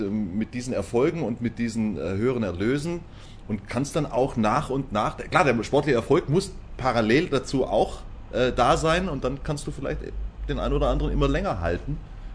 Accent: Ehingen, Baden-Württemberg, Germany; In meiner Heimatstadt Ehingen-Donau.

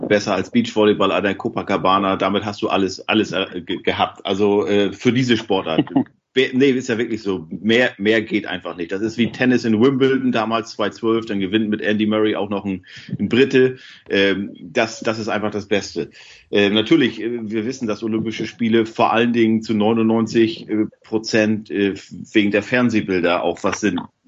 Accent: Northern Germany, Germany; also ich hatte ja damals als Norddeutscher 2 Fische im Pool mit Hamburg und Boston.

